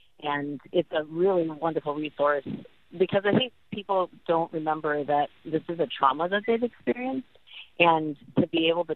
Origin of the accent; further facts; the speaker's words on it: Tennessee, United States; I've been here for 2 weeks, and as Matthew said, I'm from Tennessee